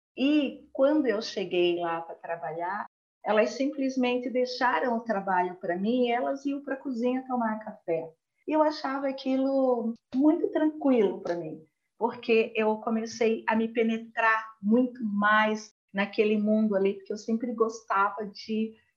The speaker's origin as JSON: {"language": "Portuguese", "town": "Blumenau", "region": "Santa Catarina", "country": "Brazil", "tie": "born or raised there", "said": "E lá, eu nasci lá, mas eu me criei em Blumenau. Fiz toda uma vida em Blumenau. Mas quando eu tinha 11 anos, eu voltei para a cidade do meu pai."}